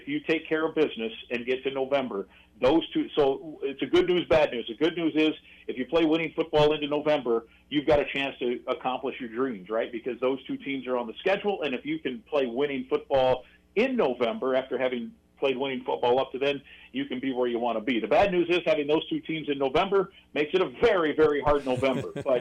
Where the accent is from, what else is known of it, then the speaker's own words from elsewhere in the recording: Iowa, United States; I grew up in Iowa, so I've watched a lot of Iowa football over the years.